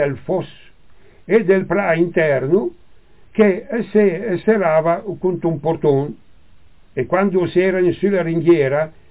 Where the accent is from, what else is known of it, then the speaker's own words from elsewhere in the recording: Legnano, Lombardy, Italy; io sono di Legnano, i miei genitori sono veneti. Sono di Legnano, però le scuole elementari le ho fatte a Cerro Maggiore